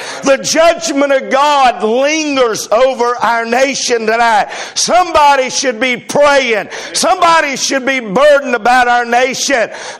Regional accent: United States; I am an American tonight, and I am very proud of that.

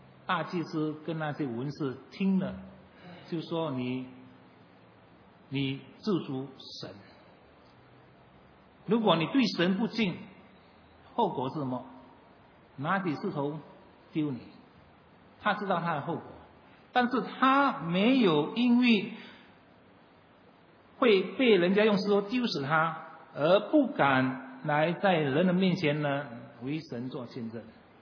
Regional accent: China; 我们不像我们中国人呢总结的长命百岁是最好的

